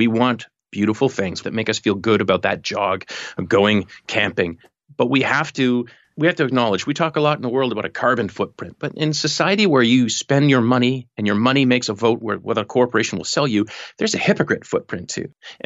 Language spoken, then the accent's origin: English; Canada; As a Canadian